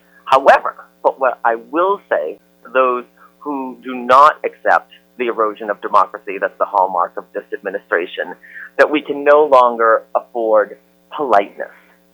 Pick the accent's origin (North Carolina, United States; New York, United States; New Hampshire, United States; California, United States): New Hampshire, United States; Growing up in New Hampshire in the 70s and 80s, I was a closeted kid who was taught to be ashamed of who he was.